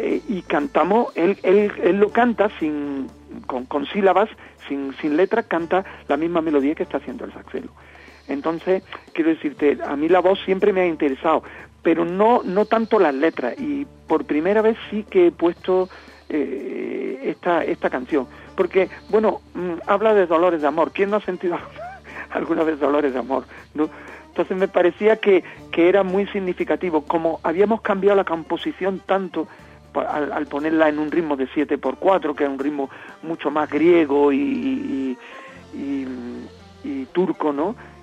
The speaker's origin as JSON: {"language": "Spanish", "town": "Granada", "region": "Andalusia", "country": "Spain", "tie": "born there", "said": "yo nací en Granada, en el barrio más antiguo que es el Realejo, que resulta que es el barrio judío de Granada."}